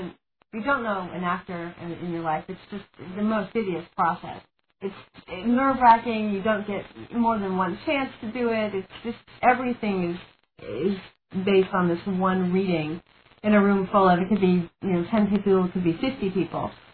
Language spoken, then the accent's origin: English; New York, United States; I'm a New Yorker, I took the subway.